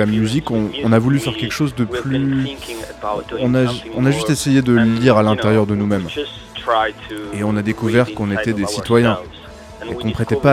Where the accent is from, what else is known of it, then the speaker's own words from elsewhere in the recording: Italy; French is a second language; on vient d'Italie où cette sorte de scène est vraiment dure à explorer. On chante même pas en italien.